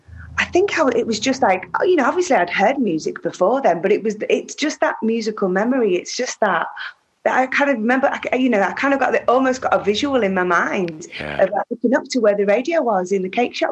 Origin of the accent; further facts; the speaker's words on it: Prescot, North West England, United Kingdom; born there; I was born in Whiston Hospital, which is in Prescott, which is just outside Liverpool.